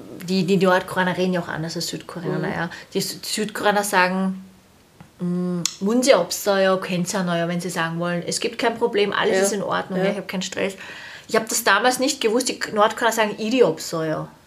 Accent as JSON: {"language": "German", "country": "Austria", "also_born_or_lived": "Netherlands", "said": "Ich bin in Wirklichkeit eine Österreicherin, deshalb bin ich aus den Niederlanden wieder nach Österreich gekommen."}